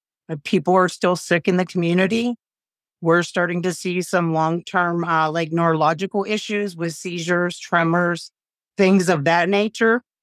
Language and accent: English; East Palestine, Ohio, United States; growing up in East Palestine for 46 years, a community that I love, that I cherish, my hometown